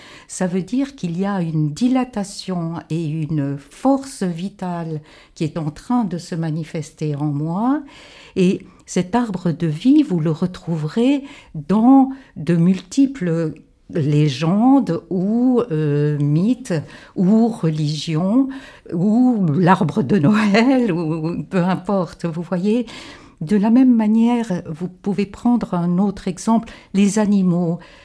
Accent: the Alps, France; Bon, moi, je viens des Alpes, je rêve d'un mélèze.

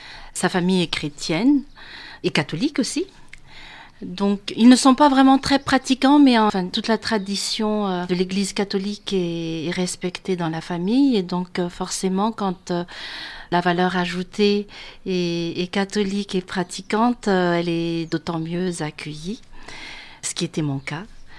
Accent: Madagascar; moved away as an adult; now in France; Oui, je suis malgache. Je suis malgache. Donc, je suis venue en France pour faire mes études. J'ai fait mes études à Lyon.

